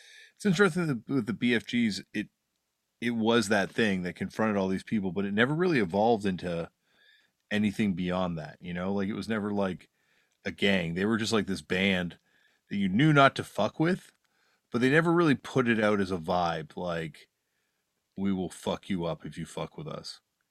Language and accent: English; Toronto, Ontario, Canada; when we growing up in Toronto and stuff